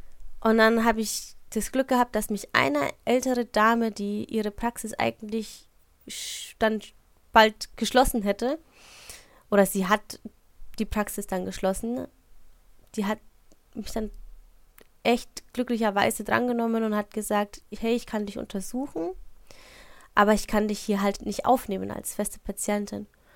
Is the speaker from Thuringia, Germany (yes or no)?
no; Schweinfurt, Bavaria, Germany; moved away; in Schweinfurt, wo ich herkomme, wo ich geboren und aufgewachsen bin. Und dann bin ich umgezogen